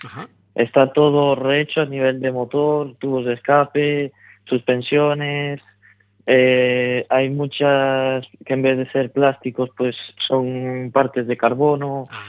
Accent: Galicia, Spain; como buen gallego

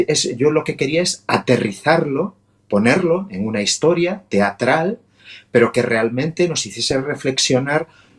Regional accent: Galicia, Spain; first language Galician; Spanish is a second language; El gallego para mí es mi lengua natal

